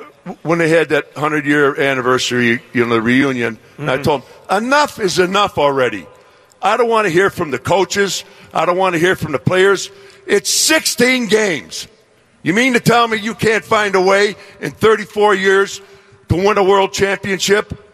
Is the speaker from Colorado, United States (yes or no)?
no; Hillside, Illinois, United States; Born and raised in Hillside. Went to Longfellow Grade School in Berkeley. Went to Proviso High School in Maywood.